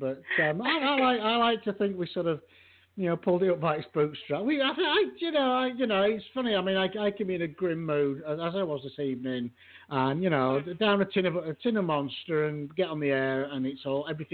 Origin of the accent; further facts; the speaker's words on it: Yorkshire and the Humber, United Kingdom; born there; where I was born in Yorkshire